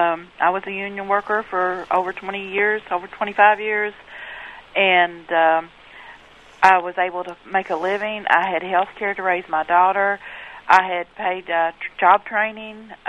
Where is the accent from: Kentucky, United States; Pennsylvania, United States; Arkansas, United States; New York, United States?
Kentucky, United States; And I am from Kentucky.